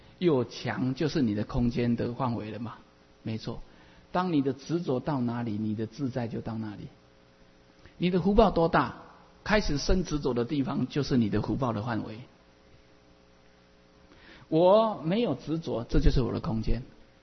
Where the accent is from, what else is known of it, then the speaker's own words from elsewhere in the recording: Taiwan; accent: Taiwanese Mandarin; 对不起，我这个台湾国语啊